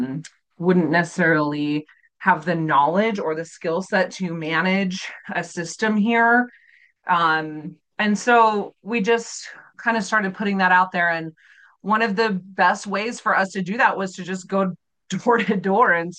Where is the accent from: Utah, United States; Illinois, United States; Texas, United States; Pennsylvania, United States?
Utah, United States; because I'm born and raised in Utah.